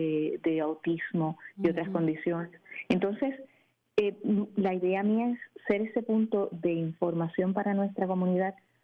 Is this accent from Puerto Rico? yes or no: yes; Puerto Rico; now in United States; unirnos como puertorriqueños, apoyarnos. Y ser esa familia extendida que a veces extrañamos de nuestra isla, pues crearla acá en el estado de Florida